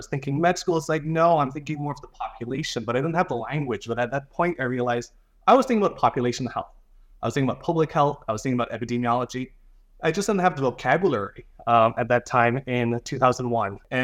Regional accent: Belize; So I'm originally from Belize. And so growing up, I lived in a small town and there was one elementary school, one high school.

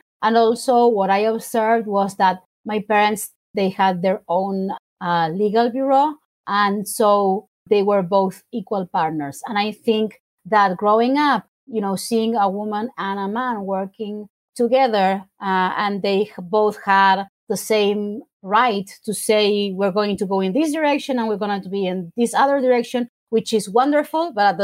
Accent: Argentina; English is a second language; when you're growing up in Argentina, the kind of birthday on steroids that kids in the US are used

